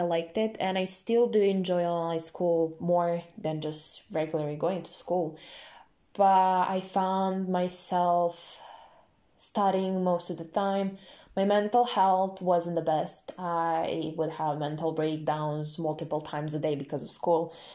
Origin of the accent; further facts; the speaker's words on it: Serbia; I'm 18 years old, and I come from Serbia.